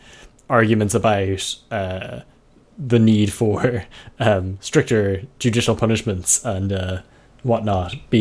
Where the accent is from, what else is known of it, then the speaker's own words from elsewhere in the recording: Ireland; growing up in Ireland during the big influx of Polish people emigrating to the more Western European states